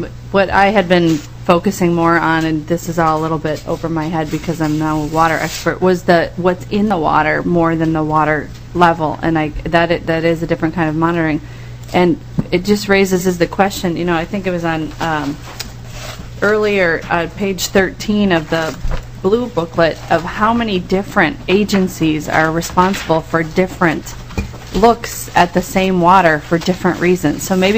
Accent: Andover, United States; I've always wanted to know what's in the well water that I drank growing up in Andover, just south of a Superfund site.

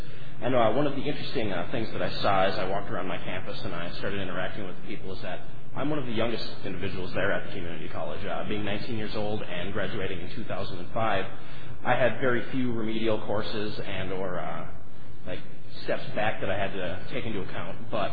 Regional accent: Detroit Lakes, Minnesota, United States; I hail from Detroit Lakes, Minnesota

